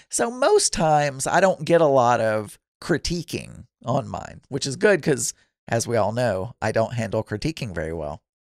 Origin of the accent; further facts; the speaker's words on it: Arkansas, United States; And me, I'm an American. I grew up in South Arkansas in America. I don't eat leftovers.